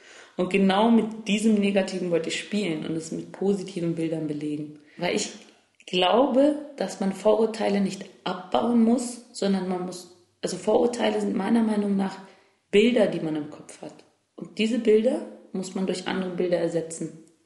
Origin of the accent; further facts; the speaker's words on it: Berlin, Germany; Ich bin 28 Jahre alt, in Berlin-Schöneberg aufgewachsen, auch in Berlin geboren. Meine Eltern oder meine Großeltern sind klassische Gastarbeiter.